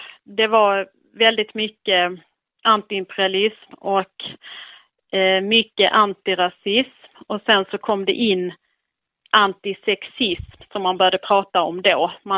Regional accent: Lund, Skåne, Sweden; jag är född 1973 och jag är uppväxt på landet utanför Lund i Skåne.

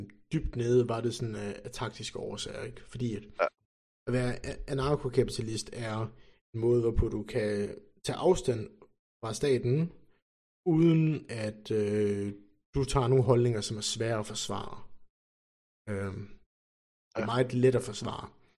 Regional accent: Aalborg, North Denmark Region, Denmark; for eksempel, jeg kommer op fra Aalborg, ikke?

